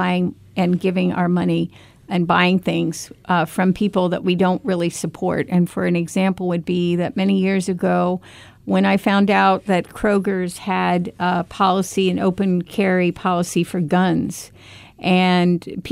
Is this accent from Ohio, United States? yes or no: yes; Ohio, United States; which we're from Ohio, so I always think we all eat a lot of soup once the weather's a little cold.